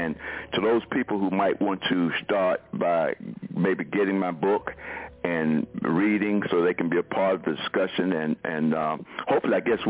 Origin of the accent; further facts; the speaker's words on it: Durham, North Carolina, United States; I'm from Durham, North Carolina. Just one of the regular brothers from the hood.